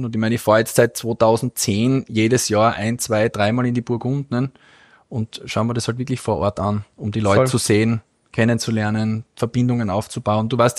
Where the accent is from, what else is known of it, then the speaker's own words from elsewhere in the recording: Graz, Styria, Austria; born there; Geboren in Graz